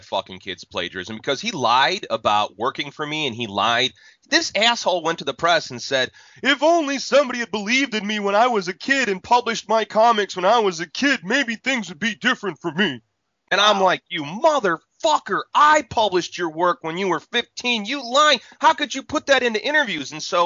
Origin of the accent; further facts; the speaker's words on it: Chicago, Illinois, United States; I'm from Chicago, and yeah. I've done a lot of conventions in Detroit.